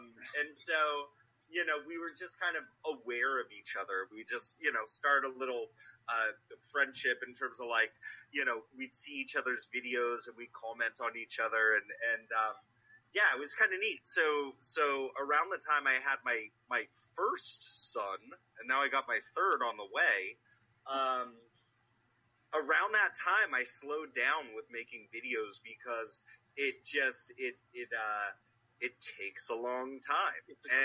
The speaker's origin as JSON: {"language": "English", "region": "California", "country": "United States", "tie": "born or raised there", "said": "I grew up in the Santa Cruz Mountains, so driving windy roads is my thing."}